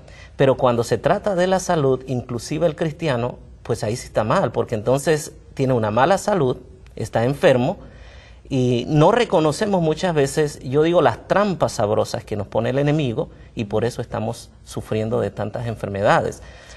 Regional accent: Panama; now in Michigan, United States; Sí, bueno, yo soy panameño y estudié en Montemorelos. Actualmente vivo en Michigan.

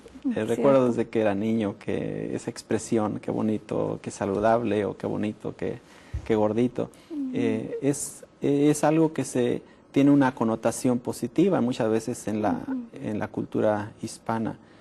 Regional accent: Durango, Mexico; born there; yo no soy de ciudad. Yo nací en una pequeña villa allá en México, en el estado de Durango.

